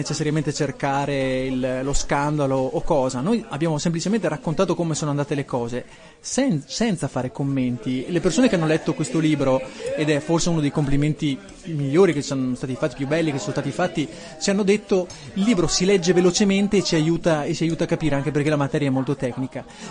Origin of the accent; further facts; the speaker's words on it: Trentino-Alto Adige, Italy; ma noi in fondo come Trentino siamo uno Stato nello Stato, che richiama ad altre cose sono Stato nello Stato. Ecco, e diciamo che esiste secondo me un problema di rapporti incestuosi. Allora, sarà forse che siamo pochi, siamo 500.000 anime in questo territorio